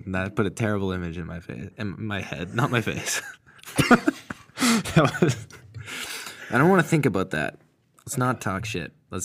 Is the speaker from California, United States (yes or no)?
no; Massachusetts, United States; For me, I'm cheering for the Bruins because I'm from Mass.